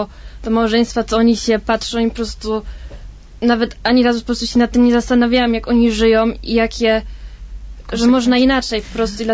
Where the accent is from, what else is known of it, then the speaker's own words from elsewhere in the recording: Germany; na przykład jestem z Niemiec i wiem, że mi jest strasznie ciężko